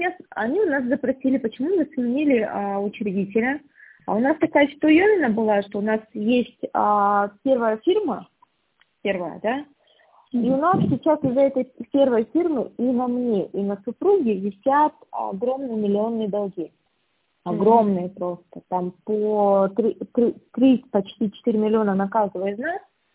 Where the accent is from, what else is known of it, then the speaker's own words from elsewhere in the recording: Irkutsk, Irkutsk Oblast, Russia; also born or lived in Cheremkhovo; now in Krasnoyarsk, Russia; Я родилась в Черемхово, но почти всю свою жизнь прожила в Иркутске до определенного возраста. Потом я уехала вместе с мамой сюда, в Красноярск.